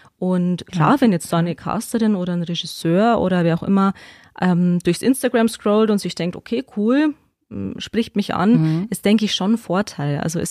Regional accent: Weiden, Bavaria, Germany; Also hier, ich sage jetzt mal die Oberpfalz gerade, ne, ich bin in Weiden mit aufgewachsen

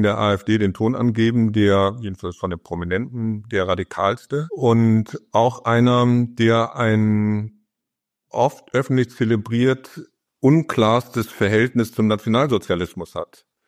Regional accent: Bonn, North Rhine-Westphalia, Germany; war ein Gedanke, der mir als Bonner, westlich geprägter Deutscher so noch nicht gekommen war.

